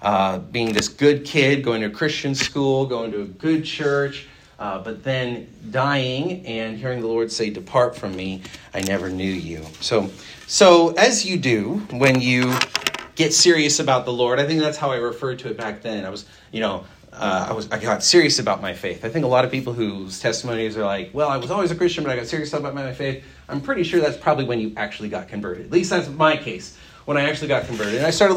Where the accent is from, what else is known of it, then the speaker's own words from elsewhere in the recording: California, United States; I grew up on John MacArthur sermons and VeggieTales, so I had the whole spectrum, you know, the theological deep end and then the theological kiddie pool. But that was my background. So suburban California